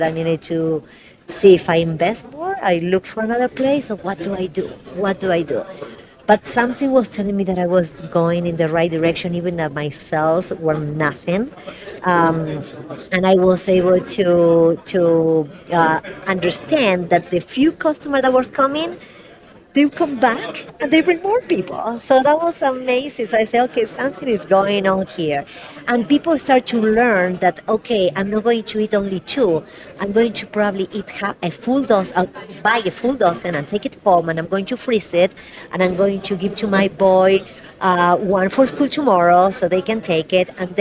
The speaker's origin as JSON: {"language": "English", "country": "Argentina", "lives_now": "Denver, United States", "said": "I mean, I'm from Argentina. Nothing Argentinian was here at that time in Denver, Colorado."}